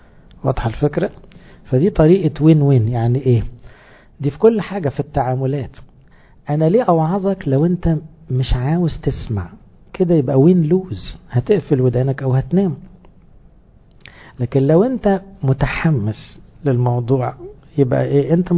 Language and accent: Arabic; Upper Egypt, Egypt; انا صعيدي على فكرة